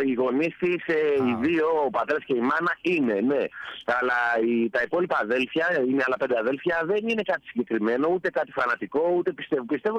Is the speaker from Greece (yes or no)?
yes; Athens, Attica, Greece; Λοιπόν, καταρχήν καταγωγή έχω από Ζάκυνθο, μεγάλωσα στην Αθήνα.